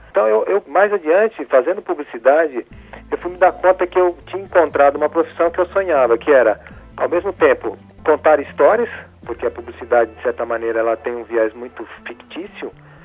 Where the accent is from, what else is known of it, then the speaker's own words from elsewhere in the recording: Cravinhos, São Paulo, Brazil; eu vim de Cravinhos, né, uma pequena cidade do interior de São Paulo